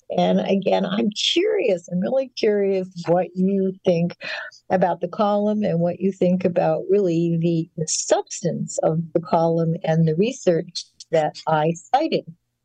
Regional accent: Winnipeg, Manitoba, Canada; born there; I was born in Winnipeg, Canada, and there was a very nice 25,000 or 30,000 Jewish community.

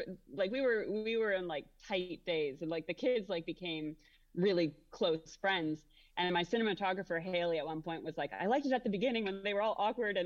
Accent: Toronto, Ontario, Canada; so I'm from Toronto, Canada.

